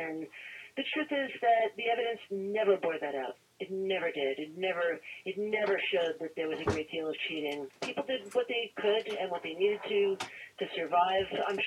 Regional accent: Brooklyn, New York, United States; And I grew up in Brooklyn, New York, and I thought I understood poverty there.

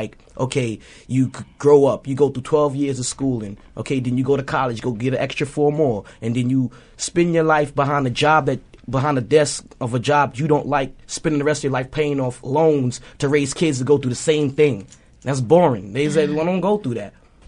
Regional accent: New York City, New York, United States; I grew up in a poor community too. I'm from Crown Heights, and I went to Prospect Heights High School.

